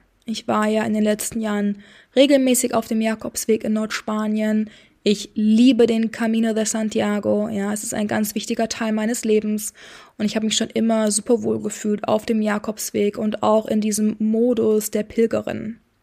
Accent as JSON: {"language": "German", "country": "Singapore", "tie": "born or raised there", "also_born_or_lived": "Spain", "said": "weil ich mit meiner Familie so oft umgezogen bin. Ich bin teilweise in Singapur, in Spanien aufgewachsen."}